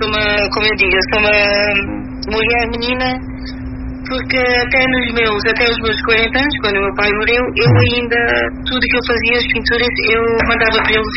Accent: Cape Verde; Porque eu sou cabo-verdiana e gosto muito.

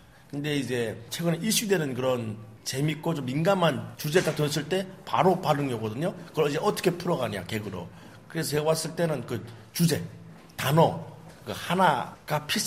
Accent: North Korea; now in South Korea; 소개를 이제 호스트가 저보고 이제 북한에서 왔다 그러는 거예요.

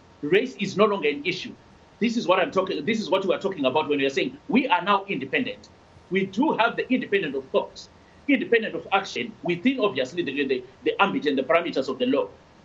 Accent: Mashonaland, Zimbabwe; I come from Mashonaland, but I don't think it matters, right?

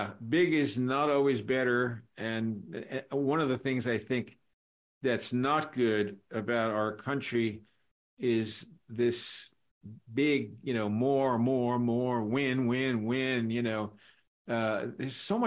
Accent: New Rochelle, New York, United States; I grew up in New Rochelle, New York. Larchmont Woods, actually, is where I grew up, a very upper class suburb of New York City in Westchester County.

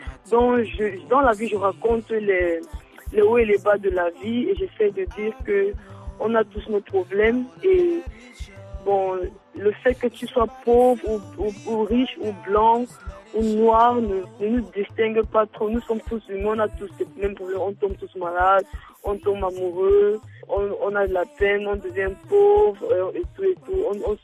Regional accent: Cameroon; je suis camerounaise.

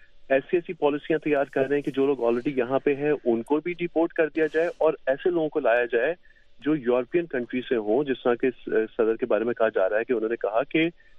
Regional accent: Pakistan; now in United States; میں یہاں پہ 20 سال سے زیادہ رہ رہا ہوں, امریکہ میں مقیم ہوں, پاکستان سے تعلق ہے

